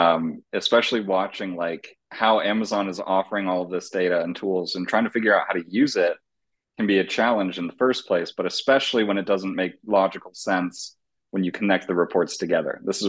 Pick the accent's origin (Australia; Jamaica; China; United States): United States; San Diego, California; I grew up in San Diego, California. Grew up going to the beaches, to the zoo, the world famous zoo that we have here.